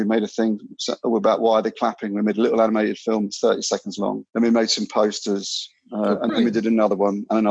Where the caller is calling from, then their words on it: Fulham, London, United Kingdom; Yeah, I'm in Fulham.